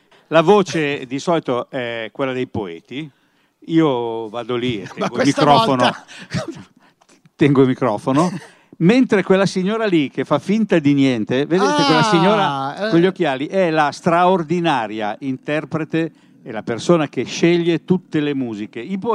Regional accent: Mendrisio, Ticino, Switzerland; accent: Mendrisio; Io ho l'accento di Mendrisio.

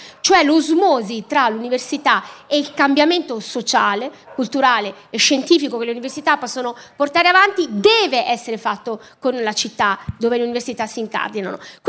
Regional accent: Apulia, Italy; moved away as an adult; now in Milan, Italy; io sono una pugliese, no? Che è venuta a studiare a Milano, poi sono andata fuori, poi sono tornata a Milano.

